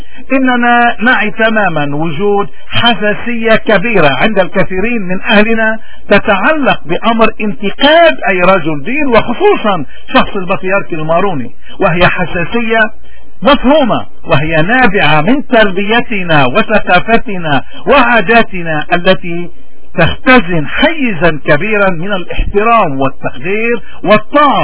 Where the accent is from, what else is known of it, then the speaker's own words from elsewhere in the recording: Lebanon; شو هي قضيتنا كلبنانية وين ما كنا؟